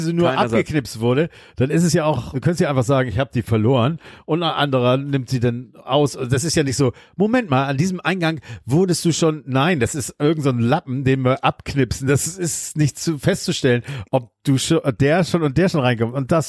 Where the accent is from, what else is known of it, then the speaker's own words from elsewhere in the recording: Hamburg, Germany; wieso rede ich eigentlich so? Ich komme aus Hamburg.